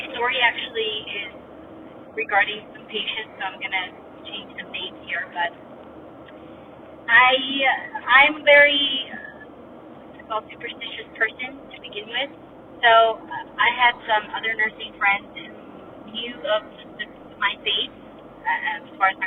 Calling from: Utah, United States; I'm from Utah.

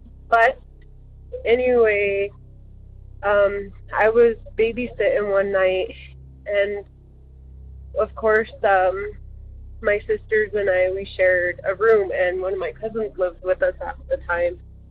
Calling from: Colorado, United States; I am calling from Colorado

